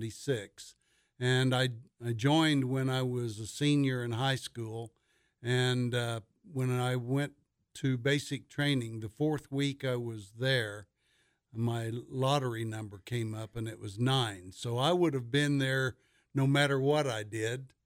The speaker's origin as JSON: {"language": "English", "town": "Springfield", "region": "Missouri", "country": "United States", "tie": "born or raised there", "said": "Lived in Springfield, Missouri since I was five"}